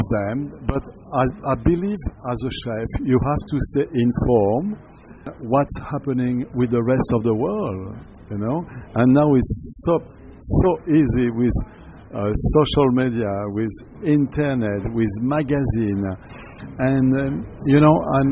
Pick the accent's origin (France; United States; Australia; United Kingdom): France; Normandy; moved away as an adult; also born or lived in Lyon / Japan; Yes, that's correct. Born and raised in Normandy, and then I moved to Lyon, as you know, working with the famous Paul Bocuse.